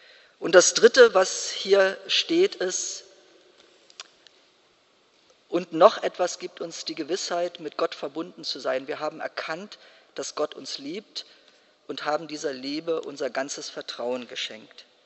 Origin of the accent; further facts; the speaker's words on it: Brandenburg, Germany; können wir nicht nächstes Jahr in meiner Heimat, wo es auf den Dörfern fast keine Gottesdienstbesucher mehr gibt, etwas machen zusammen